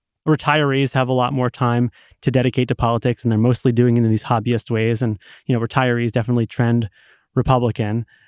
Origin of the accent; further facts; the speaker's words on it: Massachusetts, United States; So, you know, take my home state of Massachusetts.